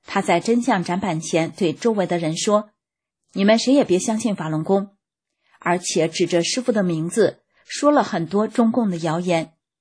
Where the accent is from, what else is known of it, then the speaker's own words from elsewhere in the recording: China; 你也是中国人，我也是中国人，